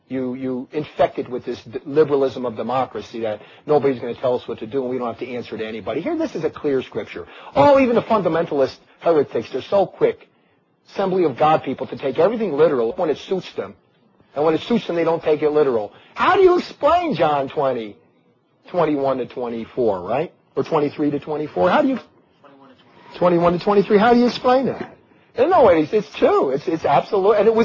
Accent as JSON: {"language": "English", "town": "Newark", "region": "New Jersey", "country": "United States", "lives_now": "Chimayo, United States", "said": "I came from Newark, New Jersey, and I came over and I ended up in Chimayo, New Mexico."}